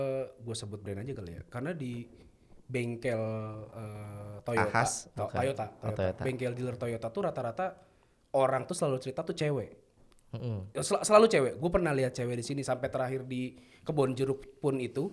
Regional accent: Ancol, Jakarta, Indonesia; Karena gue juga orang Ancol jadi gue tahu.

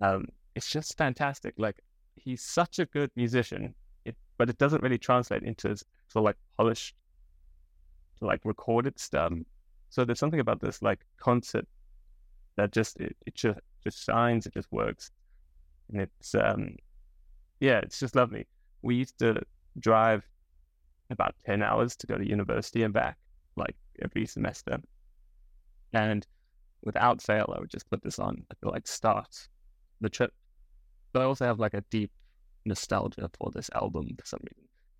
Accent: South Africa; also born or lived in Johannesburg; I come from South Africa, which is a country that is big. And I went to university in a town called Grahamstown. It's called Rhodes University. And I lived in Johannesburg

